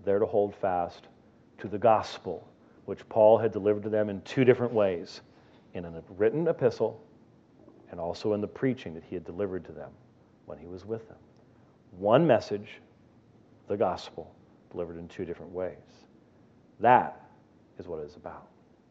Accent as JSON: {"language": "English", "region": "Scotland", "country": "United Kingdom", "said": "I'm Scottish."}